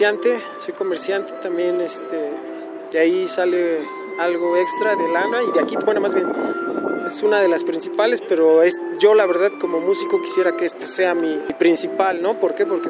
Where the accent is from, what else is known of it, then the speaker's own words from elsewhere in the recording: Mexico City, Mexico; Así es, yo soy del DF.